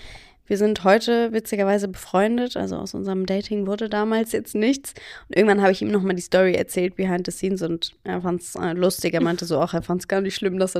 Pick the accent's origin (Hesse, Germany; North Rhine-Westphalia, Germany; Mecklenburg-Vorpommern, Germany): Hesse, Germany; Frankfurt; 27 Jahre alt und komme aus Frankfurt.